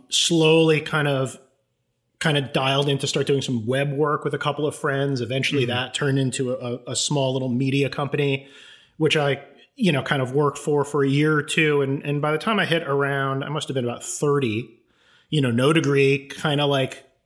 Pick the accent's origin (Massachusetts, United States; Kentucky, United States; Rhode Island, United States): Rhode Island, United States; East Greenwich; I grew up in Rhode Island. Mm-hmm. I just say Providence because nobody except people from Rhode Island know Rhode Island, but it's this little sort of town called East Greenwich, which is like maybe 15 minutes south of Providence.